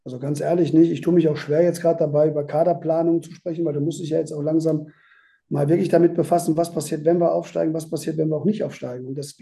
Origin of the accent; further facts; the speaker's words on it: western Germany, Germany; born or raised there